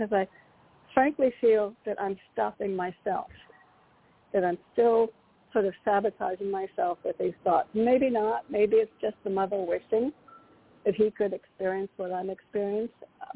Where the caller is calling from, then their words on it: Connecticut, United States; from Connecticut.